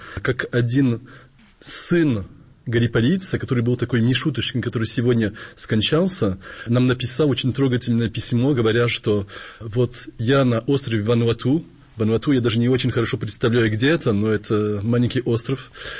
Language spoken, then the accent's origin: Russian; Paris, Île-de-France, France; я из Парижа.